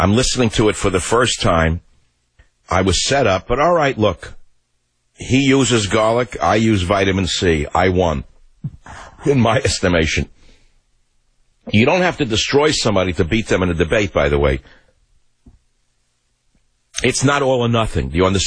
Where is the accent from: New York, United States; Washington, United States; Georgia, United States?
New York, United States; Bronx; Well, that's because he's from Brooklyn and I'm from the Bronx.